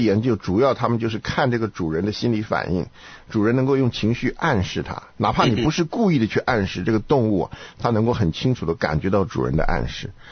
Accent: China; 你看我们中国人会发明针灸

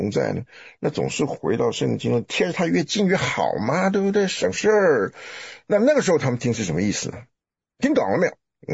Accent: Taiwan; 像我在台湾长大

